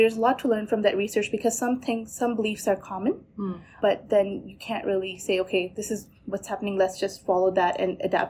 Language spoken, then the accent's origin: English; northern India, India; And even from 1/8, I'm from Northern India. My family's from Northern India.